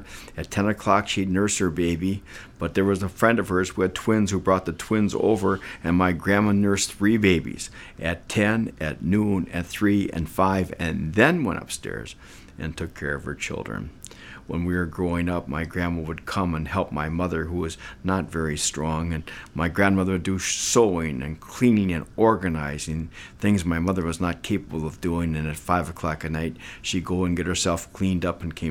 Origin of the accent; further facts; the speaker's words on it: Milwaukee, Wisconsin, United States; We talked about our uncles and our aunts and our cousins growing up in Milwaukee.